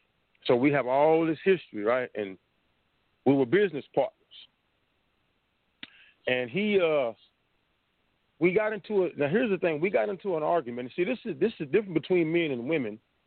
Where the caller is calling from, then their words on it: Tulsa, Oklahoma, United States; I'm calling from Tulsa, Oklahoma, Black Wall Street.